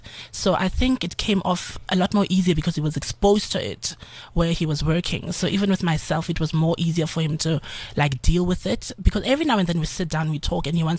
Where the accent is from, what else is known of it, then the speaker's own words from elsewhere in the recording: Eswatini; Swaziland is a very close-knit community, and growing up in Swaziland